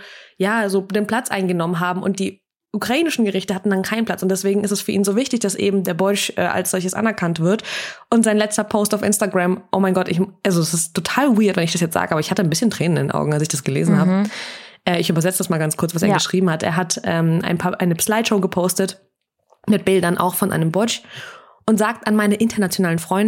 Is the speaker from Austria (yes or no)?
no; Russia; Ich komme selbst ursprünglich aus Russland